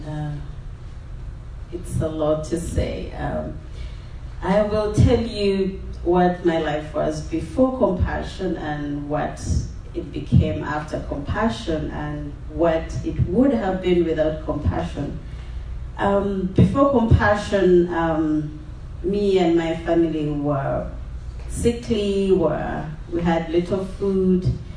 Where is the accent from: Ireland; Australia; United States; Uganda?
Uganda; I'm from Uganda.